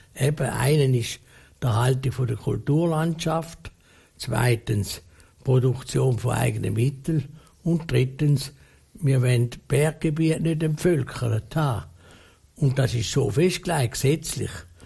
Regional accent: Vaud, Switzerland; born there; als ich geboren habe im Wattland

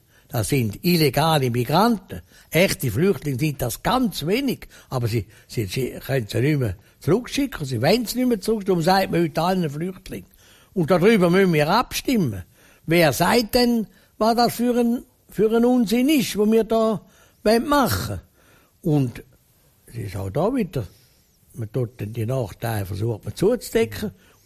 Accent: Switzerland; Und das ist für mich als Schweizer so Freund in den Ohren.

